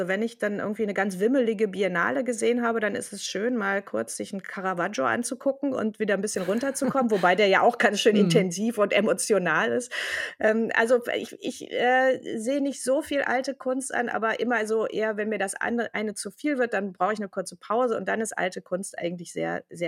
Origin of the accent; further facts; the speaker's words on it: Bochum, North Rhine-Westphalia, Germany; Ich komme aus dem Ruhrgebiet, da in Bochum, da hat man eher Theater.